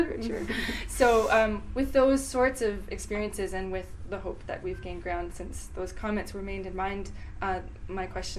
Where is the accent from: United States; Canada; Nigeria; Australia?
Canada; which is very embarrassing to myself as a Canadian scholar of some time back.